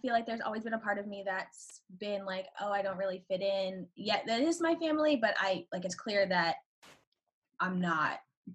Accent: Massachusetts, United States; I am 21 years old and I'm from Western Massachusetts. Like I say like 5 minutes away from the Vermont border if we're like doing demographics.

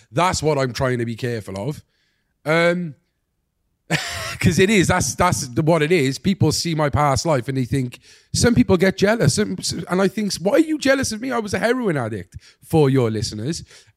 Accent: Wales, United Kingdom; say that we do get good pickings because some of the Welsh legends that we have had is being because we're Welsh, you know?

